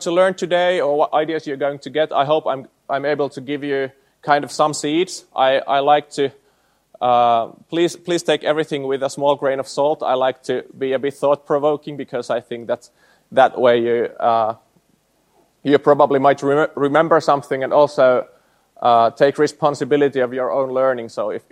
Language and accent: English; Jyväskylä, Central Finland, Finland; 40-100 is my postal code, and it's basically been almost my whole life. So I'm born and raised in Jyväskylä.